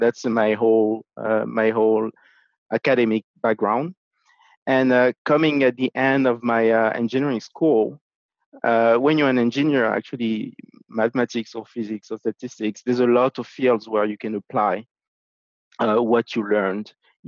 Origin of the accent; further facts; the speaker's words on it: Benin; also born or lived in Europe / New York; now in Chicago, United States; I am originally from Benin in West Africa. I lived in three continents, in Africa, in Europe, and in the United States. This is year 15 in the United States. I spent the first 15 years in the US in New York, and now I'm in Chicago.